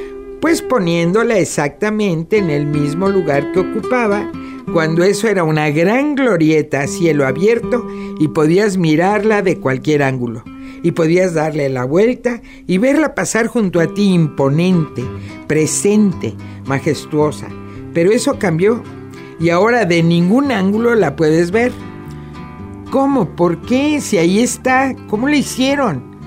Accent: Mexico; como los mexicanos sabemos de Mandela o de Gandhi

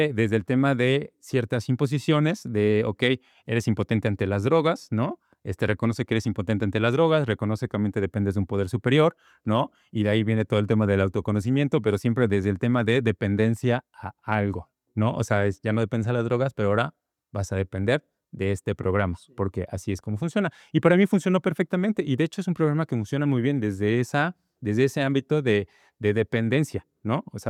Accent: Toluca, State of Mexico, Mexico; now in Cuernavaca, Mexico; Cuando yo llego a Cuernavaca, porque yo soy de Toluca y me traen a Cuernavaca

